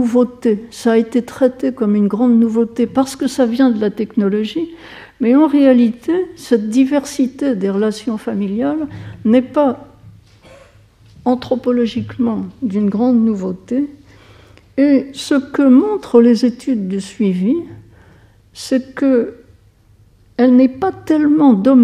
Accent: France; je lui disais que chez nous, en France et en Europe d'une façon générale

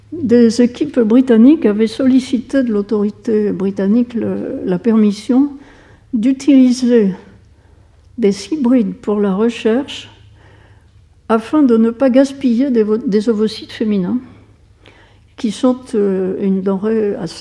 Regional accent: France; je lui disais que chez nous, en France et en Europe d'une façon générale

